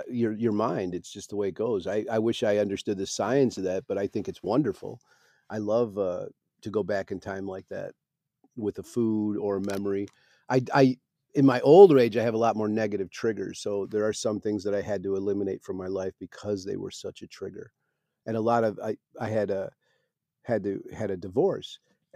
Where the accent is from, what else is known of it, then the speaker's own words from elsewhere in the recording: Lubbock, Texas, United States; born there; I was born in Lubbock, Texas, is what I'm trying to say. You know, when you talk about the beginning of my life, I was born in a trailer in Lubbock, Texas.